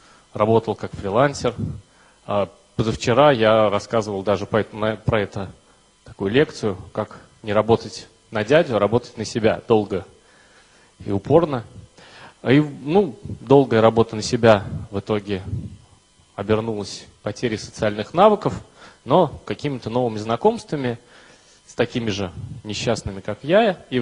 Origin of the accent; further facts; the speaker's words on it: Samara, Samara Oblast, Russia; Я из Самары, там же я вырос, родился, учился, женился и все остальное, что можно делать в родном городе.